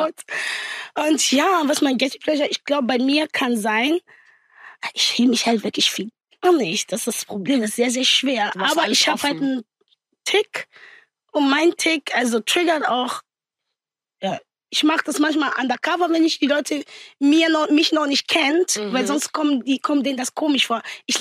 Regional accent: DR Congo; German is a second language; now in Germany; So, ich bin aus Kongo, ich bin ja eh aus einem Armutbezirk groß gewachsen, bin irgendwann in Deutschland gekommen.

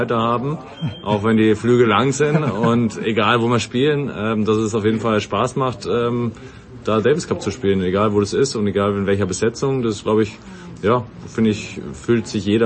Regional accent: Germany; Ich glaube, für uns als Deutsche oder als Europäer hat das wahrscheinlich einfach nicht ganz so einen hohen Stellenwert

